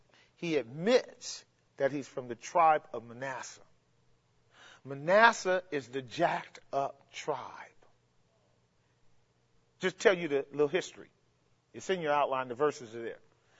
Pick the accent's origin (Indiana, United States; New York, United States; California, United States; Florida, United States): California, United States; Oakland; I grew up in West Oakland, man. I come straight from the hood. South Richmond.